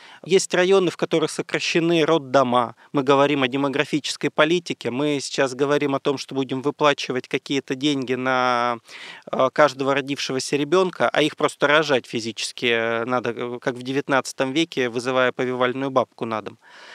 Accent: Perm, Perm Krai, Russia; Я сам из Перми.

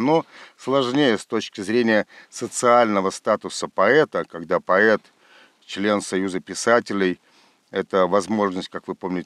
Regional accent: Russia; Мы евреи, из России, я русский.

